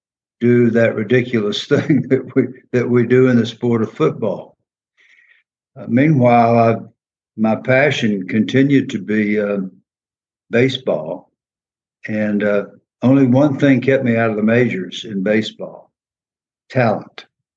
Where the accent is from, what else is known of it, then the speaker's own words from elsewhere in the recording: College Park, Georgia, United States; I grew up in College Park, Georgia.